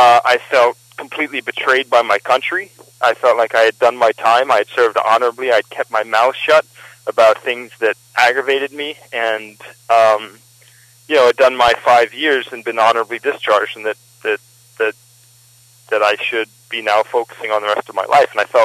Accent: Auburn, Alabama, United States; now in Brooklyn, United States; I moved to Brooklyn, New York. I'm originally from Auburn, Alabama, but I decided that I was going to move to New York City to pursue my education.

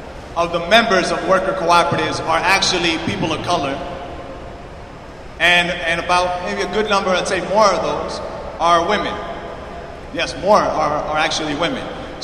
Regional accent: Bronx, New York, United States; I'm from New York in the Bronx

